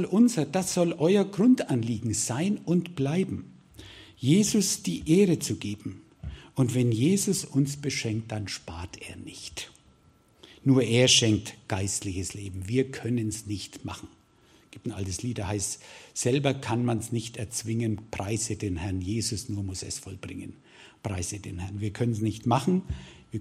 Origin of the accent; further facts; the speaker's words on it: Bavaria, Germany; ich kenne mich da nicht so aus, ich komme aus Franken.